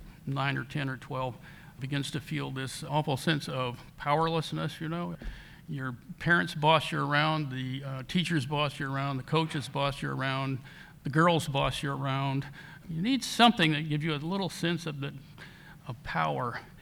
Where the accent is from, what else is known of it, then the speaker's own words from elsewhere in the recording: Midwest, United States; I'm a Midwesterner most of my life, and I've always had this kind of love-hate relationship with my native soil.